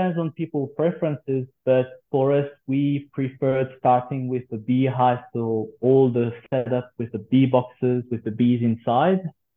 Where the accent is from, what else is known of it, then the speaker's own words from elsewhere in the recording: French Polynesia; So we are from Tahiti originally, so we are Tahitian. Over there, we start learning a little bit about bees, beekeeping.